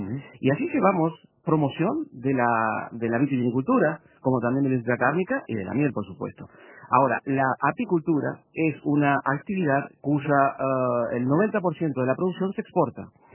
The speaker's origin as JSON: {"language": "Spanish", "region": "Montevideo", "country": "Uruguay", "tie": "born or raised there", "said": "yo nací y me crié en Maroña, un barrio al que le envío un mensaje, que por supuesto tengo mucho cariño y ahí vive mi madre y mis hermanos."}